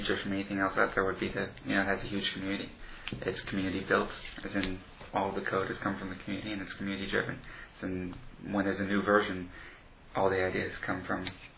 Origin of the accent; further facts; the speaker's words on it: Houston, Texas, United States; now in San Francisco, United States; I'm from Houston, Texas. I moved to San Francisco just about a year ago.